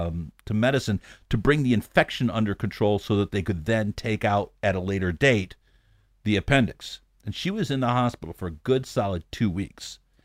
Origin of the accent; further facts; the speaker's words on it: United States; now in Japan; I'm from the States where, you know, if you have a 2-week hospital stay, you're feeling that in the pocketbook pretty hard.